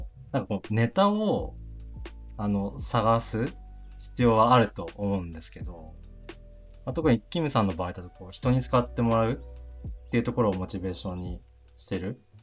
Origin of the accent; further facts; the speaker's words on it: Aomori, Japan; キムさんは僕と同郷で青森出身なんですよね